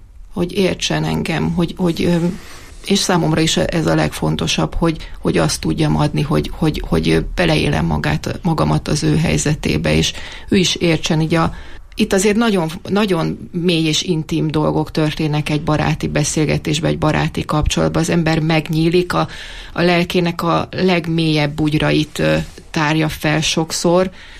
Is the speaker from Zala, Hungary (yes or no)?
yes; Zala, Hungary; now in Eger, Hungary; én ugye Zala megyei vagyok, és ott születtem, onnét kerültem ide Egerbe